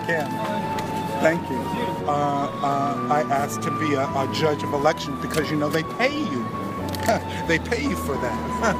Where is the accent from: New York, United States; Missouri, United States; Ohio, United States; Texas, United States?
New York, United States; Brooklyn; I'm from Manhattan, but I lived in Yonkers, and I'm mostly from Brooklyn. I never lived in the Bronx. I lived in Queens.